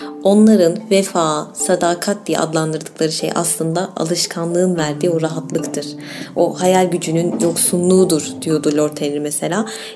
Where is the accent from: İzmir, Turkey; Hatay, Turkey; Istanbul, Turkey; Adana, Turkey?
İzmir, Turkey; Yani bir İzmirli olarak hoşuma gittiğini belirtmek isterim.